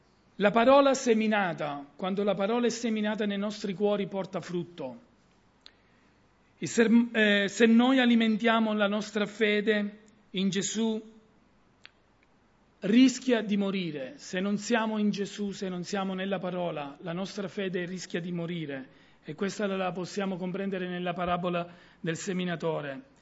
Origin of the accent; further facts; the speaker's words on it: Syracuse, Sicily, Italy; ne vengo dalla città di Siracusa dove c'è molto la pesca.